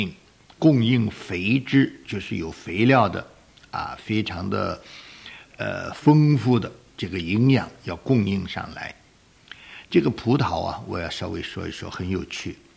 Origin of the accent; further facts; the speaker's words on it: China; 我们中国人叫荤的，荤的。